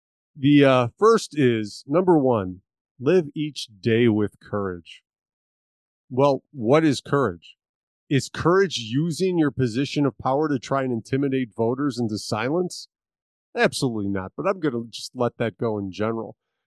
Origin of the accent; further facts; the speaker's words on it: Chicago, Illinois, United States; now in Sheridan, United States; I'm like, oh, yeah, I'm from Chicago. No, I meant Sheridan. I'm like, city? Okay, I'm sorry. But that's when I first moved here 5 years ago.